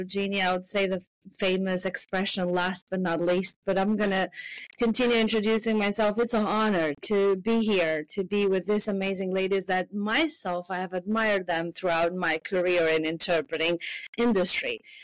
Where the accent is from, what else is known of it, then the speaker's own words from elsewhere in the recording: Albania; English is a second language; I know Albanian, I'm from Albania, I know medical terminology, I'm studying medicine, so I should help